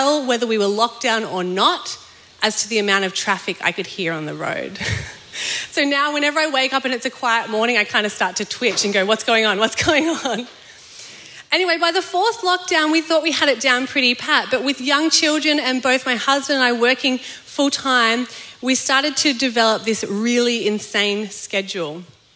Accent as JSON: {"language": "English", "town": "Melbourne", "region": "Victoria", "country": "Australia", "tie": "born or raised there", "also_born_or_lived": "Sydney", "said": "I'm from Melbourne. I actually grew up in Melbourne, but we worked in Sydney for 10 odd years and have only moved back. We moved back at the beginning of 2019."}